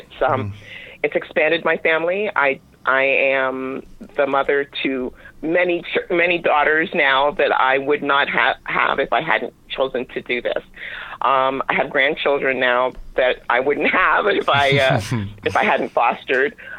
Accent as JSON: {"language": "English", "country": "Canada", "tie": "born or raised there", "also_born_or_lived": "England", "said": "I was raised here. We came to Canada from England, but my parents were originally, my grandmother was in Antigua."}